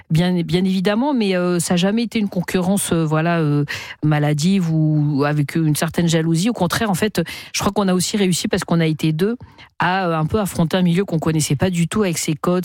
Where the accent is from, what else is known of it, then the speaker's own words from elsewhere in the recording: Pantin, Île-de-France, France; j'ai grandi aussi à Pantin